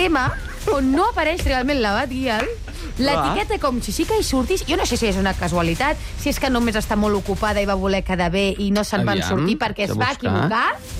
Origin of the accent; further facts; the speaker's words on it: Catalonia, Spain; Soc catalana